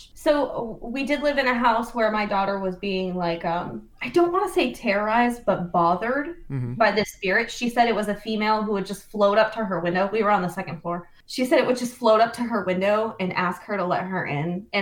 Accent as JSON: {"language": "English", "town": "Traverse City", "region": "Michigan", "country": "United States", "tie": "born or raised there", "also_born_or_lived": "Pennsylvania", "moved": "as an adult", "lives_now": "Indianapolis, United States", "said": "I grew up in Grand Traverse. So Traverse City in Michigan is where I grew up. I just moved from Pennsylvania. So at the age of 18, I moved to Pennsylvania. I lived in Newcastle for a while. And now I live in Indianapolis."}